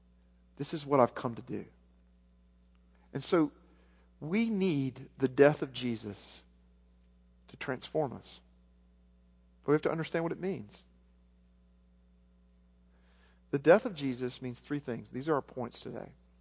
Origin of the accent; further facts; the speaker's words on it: Arkansas, United States; Growing up in Arkansas, that's something people used to say before a big storm would come.